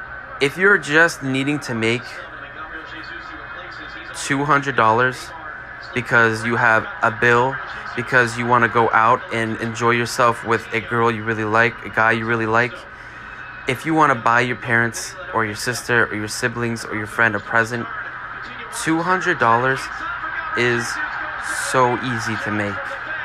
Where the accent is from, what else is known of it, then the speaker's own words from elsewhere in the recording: Bosnia & Herzegovina; also born or lived in Germany; I'm from Bosnia, when they went to war, you know, a huge war happened, we got sent to Germany, actually, my parents got sent to Germany, that's where I was born, came back